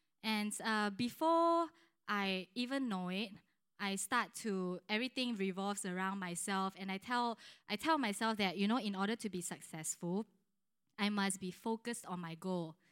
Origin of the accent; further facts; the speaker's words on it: Malaysia; English is a second language; growing up in Malaysia, I'm born in a Christian home.